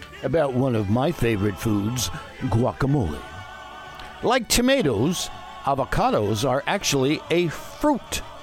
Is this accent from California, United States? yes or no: yes; Highland Park, California, United States; Where I grew up in Highland Park, we had a gigantic avocado tree in the backyard that I actually built tree houses in.